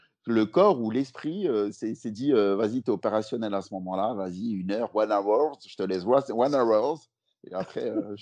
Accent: Lyon, Auvergne-Rhône-Alpes, France; now in Paris, France; quand je suis arrivé sur Paris, parce que moi, je suis lyonnais de base, et quand je suis arrivé sur Paris

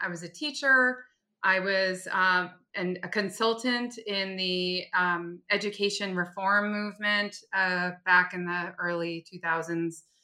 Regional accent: New York City, New York, United States; born there; And I was born in Greenwich Village and we lived on Bleecker Street.

